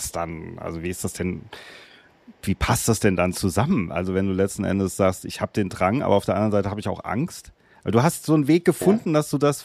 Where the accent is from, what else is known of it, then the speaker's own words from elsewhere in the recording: Frankfurt, Hesse, Germany; ich komme in der Nähe aus Frankfurt